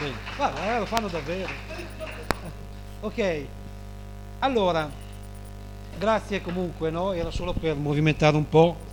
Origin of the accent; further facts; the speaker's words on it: Modena, Emilia-Romagna, Italy; io vengo da Modena